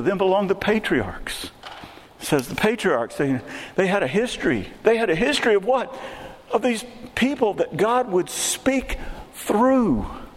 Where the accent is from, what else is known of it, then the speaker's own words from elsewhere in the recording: Texas, United States; I grew up in Texas. I've already said that many times. I can recognize good Tex-Mex food.